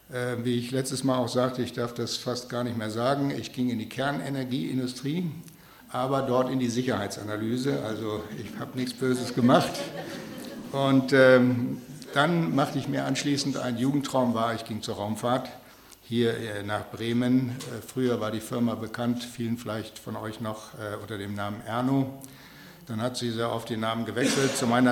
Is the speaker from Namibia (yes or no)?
yes; Namibia; moved away as an adult; Ich bin in Namibia geboren und aufgewachsen. Nach dem Abitur ging es nach Göttingen zum Studium der Physik